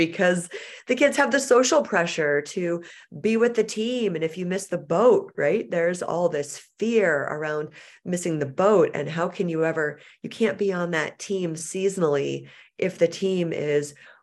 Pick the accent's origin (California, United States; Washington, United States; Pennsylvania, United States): Washington, United States; Seattle; And so I was a three sport athlete growing up in Seattle.